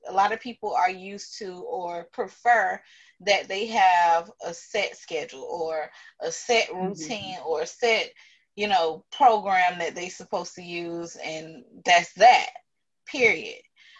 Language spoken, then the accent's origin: English; Miami, Florida, United States; And I'm from Miami, so the drivers down there, I think we have the worst drivers in the world.